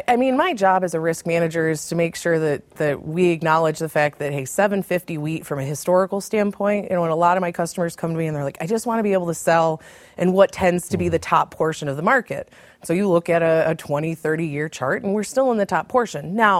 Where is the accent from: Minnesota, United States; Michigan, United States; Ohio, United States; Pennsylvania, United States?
Michigan, United States; in the soft red wheat areas, my home state of Michigan, you know, we can't buy a string of dry days.